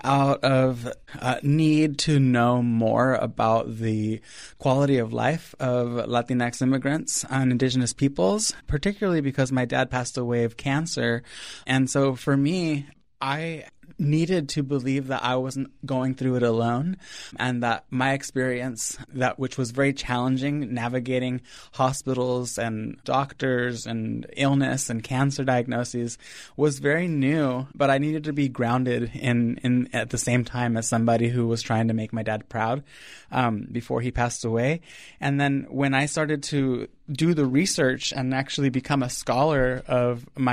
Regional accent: Modesto, California, United States; like growing up in Modesto, California, and also having experienced family come and go from Mexico to the U.S.

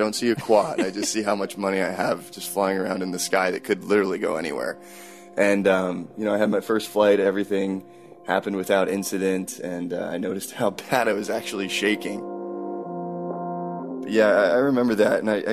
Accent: Clearwater, Florida, United States; I grew up in the Clearwater area of Florida. I went to college in Jacksonville at University of North Florida.

